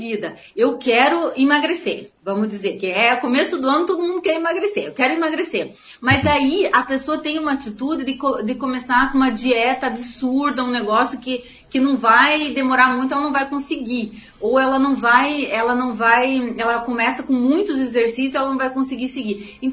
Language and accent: Portuguese; Tibagi, Paraná, Brazil; Eu sou paranaense, eu sou aqui do Paraná, eu sou, a minha família, eu morei no distrito de Tibagi chamado, eu me criei lá, uhum. Alto do Amparo